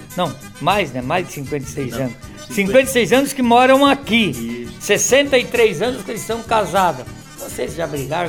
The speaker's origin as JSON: {"language": "Portuguese", "town": "Braço do Norte", "region": "Santa Catarina", "country": "Brazil", "tie": "born there", "said": "Terra dos Manezinhos, porque eu nasci em Braço do Norte, era bem pertinho."}